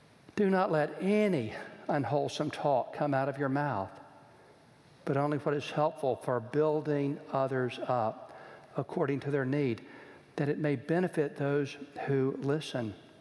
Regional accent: Los Angeles, California, United States; now in Orange County, United States; "We're from Los Angeles. We live in Orange County.

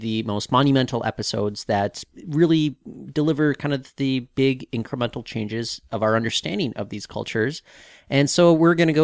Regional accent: Canada; now in United States; This is the peril of a Canadian growing up in the United States.

